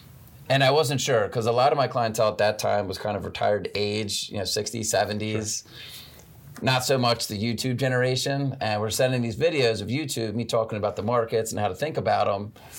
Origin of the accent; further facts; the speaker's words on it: Maryland, United States; she's from Towson, I'm from Harford County.